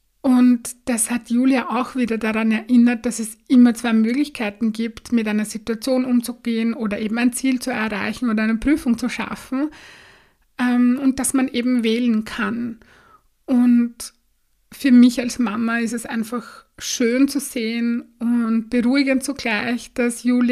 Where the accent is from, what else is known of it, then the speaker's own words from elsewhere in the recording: Burgenland, Austria; Das ist bei uns im Burgenland in Österreich ein, ja, ein wunderschöner großer See.